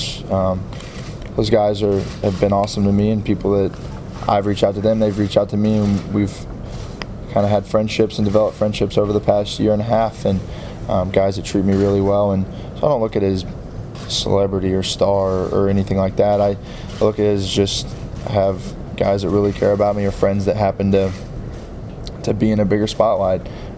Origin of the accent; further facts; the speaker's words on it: Kerrville, Texas, United States